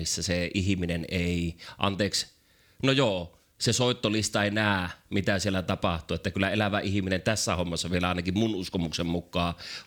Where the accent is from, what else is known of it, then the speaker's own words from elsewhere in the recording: Kemi, Lapland, Finland; mä oon kemiläinen